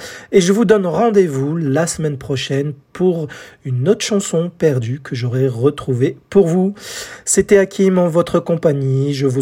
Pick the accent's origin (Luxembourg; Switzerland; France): France; c'est bien chez nous, en France, bien plus qu'aux States, bien plus qu'au Royaume-Uni et qu'ailleurs.